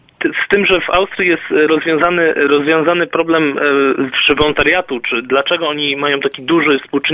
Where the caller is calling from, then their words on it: Kraków, Lesser Poland, Poland; Ja z Krakowa